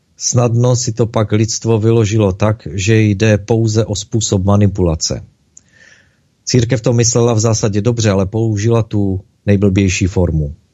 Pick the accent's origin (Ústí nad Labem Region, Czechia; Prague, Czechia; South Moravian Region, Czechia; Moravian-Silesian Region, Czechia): Moravian-Silesian Region, Czechia; Ostrava; U nás na Ostravě jsme říkali bo bagr. Tuhle odpověď si pamatuju z dětství